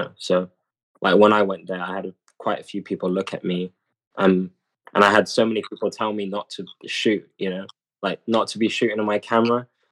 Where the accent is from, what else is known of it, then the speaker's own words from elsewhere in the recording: London, United Kingdom; now in United States; So I was born in Hammersmith. I kind of grew up between Harrow and Croydon, kind of. And then I've moved around a lot. So, but it's London. London is like, yeah, my origins, I guess.